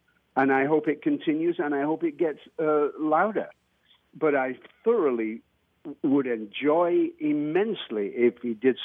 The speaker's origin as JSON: {"language": "English", "region": "England", "country": "United Kingdom", "lives_now": "United States", "said": "I see America differently than you do. I'm not from here. I'm English."}